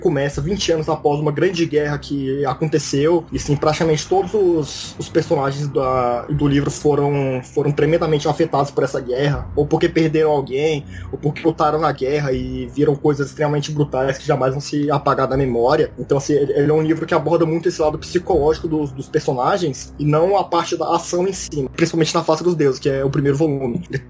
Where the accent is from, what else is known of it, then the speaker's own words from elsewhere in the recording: Brasília, Federal District, Brazil; sou aqui de Brasília, eu tenho 26 anos